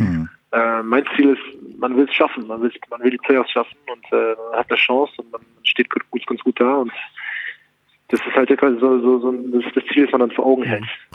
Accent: Berlin, Germany; Ich bin Berliner, das ist meine Heimat.

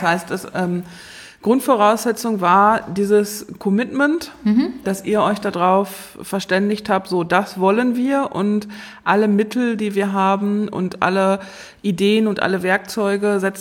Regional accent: West Germany, Germany; ich bin zwar im Westen aufgewachsen, aber da war es so in den 80ern auch so

